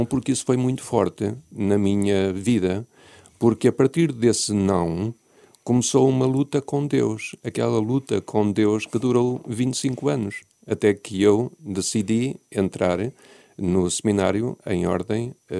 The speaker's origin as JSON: {"language": "Portuguese", "region": "Leiria", "country": "Portugal", "tie": "born or raised there", "said": "Eu sou natural de Leiria, Diocese de Leiria Fátima, nasci numa pequenina aldeia nas proximidades de Leiria, portanto a 20 km de Leiria."}